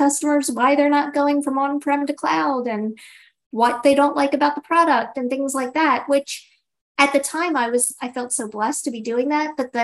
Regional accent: Philadelphia, Pennsylvania, United States; Now, I am originally from Philadelphia. Some people might not know what that means, but we kind of have a bit of a tough skin.

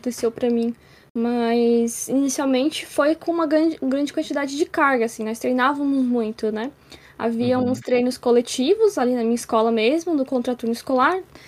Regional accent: Içara, Santa Catarina, Brazil; also born or lived in Criciúma; Eu nasci em Criciúma, na verdade, mas eu morei a minha vida toda em Içara e sigo aqui ainda.

